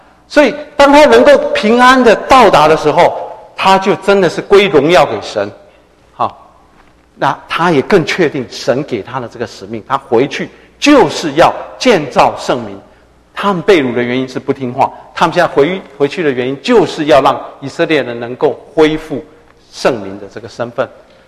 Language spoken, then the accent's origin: Chinese; China; 我们中国人出门要这个挑黄道吉日，对不对？